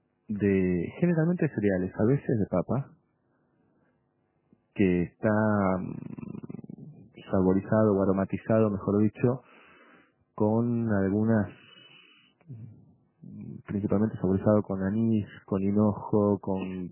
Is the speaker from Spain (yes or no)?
no; Argentina; born there; also born or lived in Denmark; Yo nací en Argentina, pero soy descendiente de dinamarqueses. Mi padre tiene pasaporte dinamarqués, yo lo tengo. Viví ahí un tiempo.